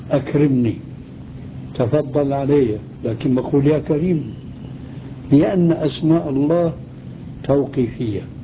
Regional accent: Syria; عندنا في سوريا يقولون توكلنا على الله عليك

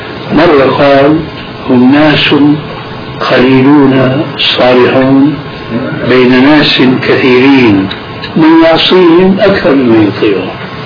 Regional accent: Aleppo, Aleppo Governorate, Syria; يعني عندنا في حلب

